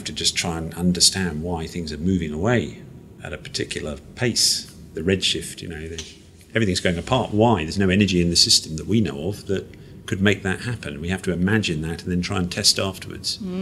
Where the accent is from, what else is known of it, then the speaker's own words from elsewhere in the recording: Malaysia; I grew up in Malaysia as a kid.